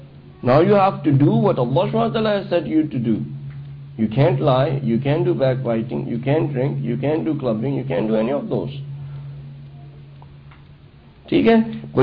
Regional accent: Pakistan; now in Canada; because I'm from Pakistan

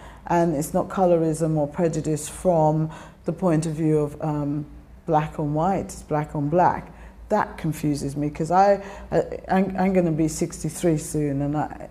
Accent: Guyana; accent: Guyanese; And when I speak, I tell people I'm from Guyana.

